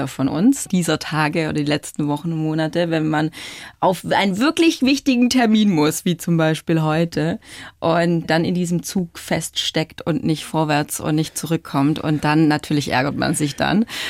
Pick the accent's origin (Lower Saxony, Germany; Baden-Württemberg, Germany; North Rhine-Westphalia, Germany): Baden-Württemberg, Germany; Ja, und ich komme ja aus dem Schwabenländle, aus dem Großraum Stuttgart und ich liebe Autofahren.